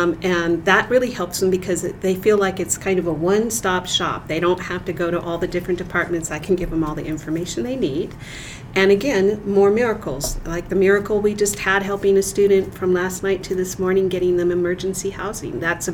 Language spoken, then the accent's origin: English; California, United States; I'm sorry, I'm from California.